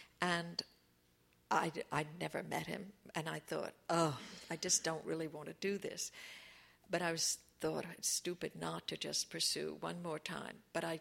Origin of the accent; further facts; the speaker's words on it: Cambridge, Massachusetts, United States; into just my own memories of growing up in Cambridge in the 1950s.